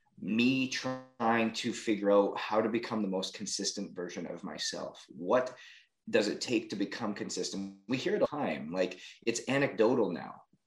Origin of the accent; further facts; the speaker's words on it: Canada; I was a hockey player, born and raised in Canada.